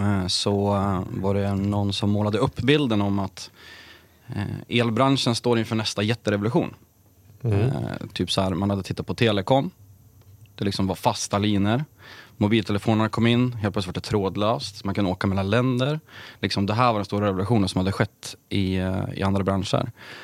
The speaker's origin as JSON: {"language": "Swedish", "town": "Sundsvall", "region": "Västernorrland County", "country": "Sweden", "tie": "born or raised there", "said": "Då började jag jobba på ett elbolag som fanns i Sundsvall där jag är uppvuxen."}